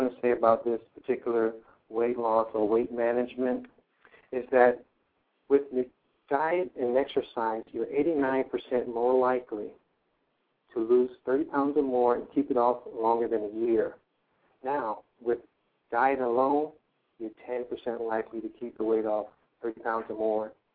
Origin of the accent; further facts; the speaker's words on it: Jamaica; I'm Jamaican as well. And I love my curry, and I love my jerk.